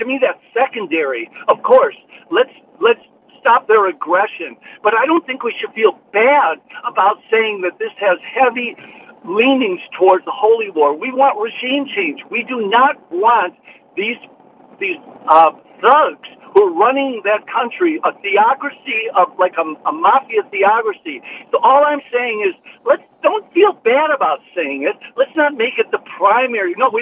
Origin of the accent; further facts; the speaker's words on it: United States; I'm an American who feel that, you know what?